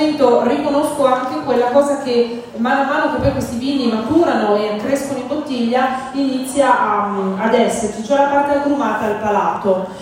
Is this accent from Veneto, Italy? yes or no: yes; Verona, Veneto, Italy; io sono veneta, sono veronese, c'è anche da noi Sangiovese